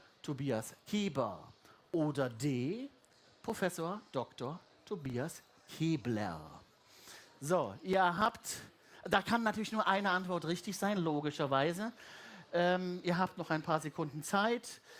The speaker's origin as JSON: {"language": "German", "region": "Baden-Württemberg", "country": "Germany", "said": "So, ich komme ja aus Baden-Württemberg."}